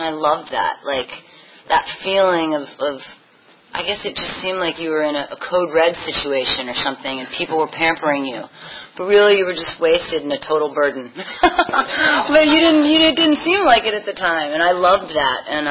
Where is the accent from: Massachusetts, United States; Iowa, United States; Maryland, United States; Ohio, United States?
Maryland, United States; Kensington; I grew up in Maryland in a small town called Kensington, and I was adopted, and my parents are German immigrants